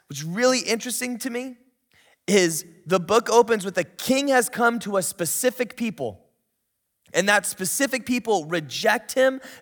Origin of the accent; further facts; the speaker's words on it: Oregon, United States; And I'm from Oregon, so I think, you know, Oregon rules are as long as you're in the water, you're not on someone's private property.